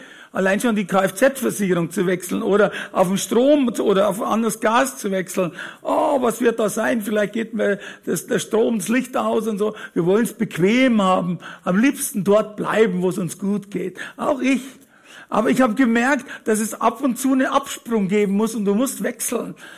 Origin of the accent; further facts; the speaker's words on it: Fürstenfeldbruck, Bavaria, Germany; born there; accent: Bavarian; Ich bin geboren in Fürstenfeldbruck, meine Eltern, das ist kurz vor München, man hört immer im bayerischen Dialekt